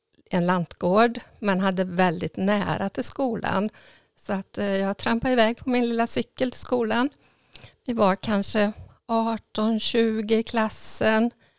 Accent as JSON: {"language": "Swedish", "town": "Folkabo", "region": "Västra Götaland County", "country": "Sweden", "tie": "born or raised there", "said": "Nej, jag är uppvuxen i Folkabo."}